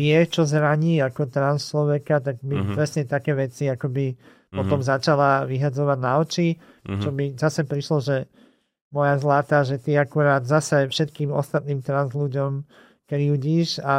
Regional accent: Bratislava, Bratislava Region, Slovakia; ja som Slovenka, ja som DJ-ka, producentka, bratislavčanka, európanka.

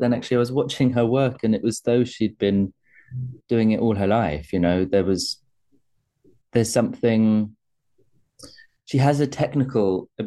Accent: United Kingdom; myself as like a British actor

